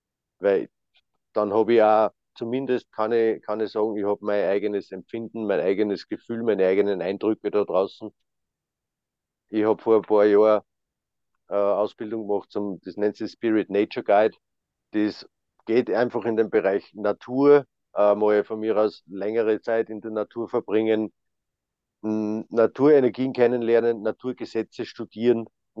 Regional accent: Austria; Es ist ein ganz großes Thema bei den Erdstahlforschern da bei uns in Österreich.

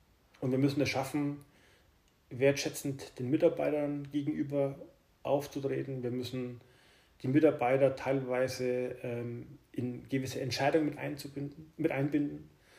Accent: Bavaria, Germany; also born or lived in Nuremberg; Ich bin ja ursprünglich in Nürnberg geboren, habe dann in einem relativ kleinen Dorf aufwachsen dürfen, in der Nähe vom Altmühlsee, Brombachsee, also ein relativ kleines Dorf mit 80 Leuten oder 80 Einwohnern.

